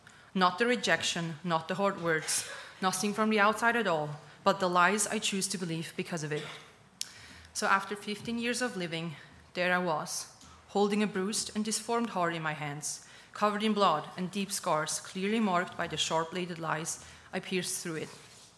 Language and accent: English; Switzerland; English is a second language; moved away; I came all the way from Switzerland